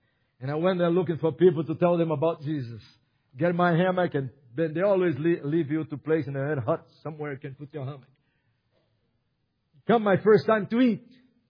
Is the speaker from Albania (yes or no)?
no; Brazil; born or raised there